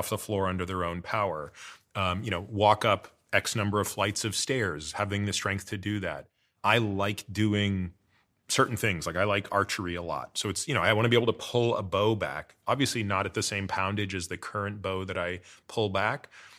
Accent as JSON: {"language": "English", "country": "Canada", "tie": "born or raised there", "said": "because I grew up in Canada"}